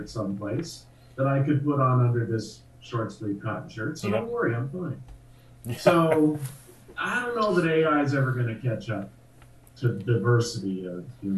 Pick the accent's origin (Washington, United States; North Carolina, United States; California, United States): California, United States; I mean, I'm from California. I wear a bunch of short sleeve cotton shirts.